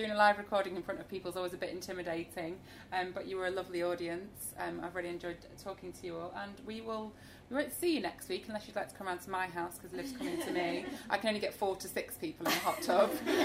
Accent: Grimsby, Yorkshire and the Humber, United Kingdom; I'm from Grimsby, which is a fishing town, so...

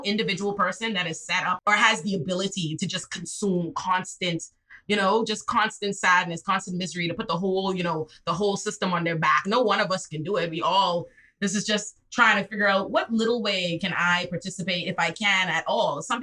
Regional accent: Bahamas; accent: Bahamian; I heard an accent, like I heard my own accent and I don't hear the Bahamian accent.

